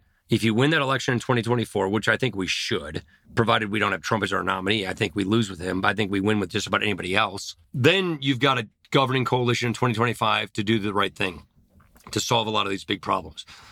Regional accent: Janesville, Wisconsin, United States; I come from Janesville, Wisconsin. I represent the Rust Belt.

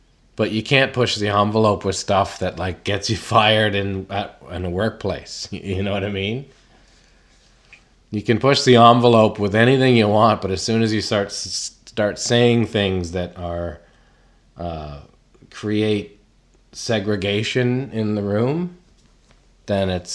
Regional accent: Canada; So, in growing up in Canada, there was a lot of that.

